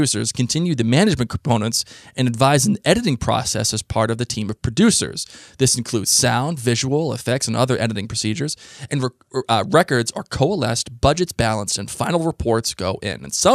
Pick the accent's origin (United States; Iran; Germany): United States; Boston, Massachusetts; I'm not French. I'm from Boston.